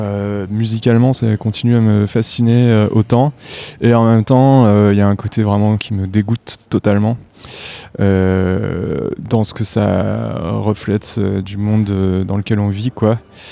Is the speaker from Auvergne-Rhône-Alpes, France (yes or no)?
yes; Lyon, Auvergne-Rhône-Alpes, France; now in Strasbourg, France; moi je viens de Lyon